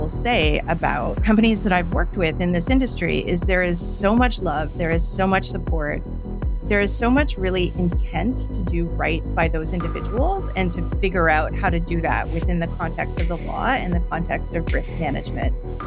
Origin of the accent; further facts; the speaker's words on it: Ontario, Canada; Difficult. I grew up very poor in Northern Ontario.